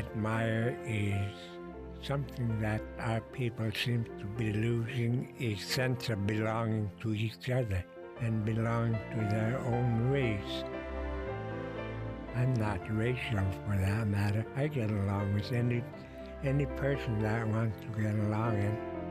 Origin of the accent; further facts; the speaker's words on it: Unalakleet, Alaska, United States; also born or lived in Anchorage; I'm from Unalakleet. At my early age, I researched my area, and I've been walking all over Unalakleet and Chatsworth area, Jarvik, Circus area.